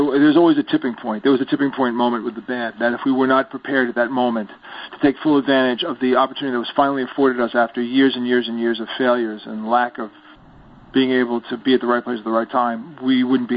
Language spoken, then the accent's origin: English; New York, United States; I can't believe I'm a New Yorker. I can't do something for my fellow New Yorkers.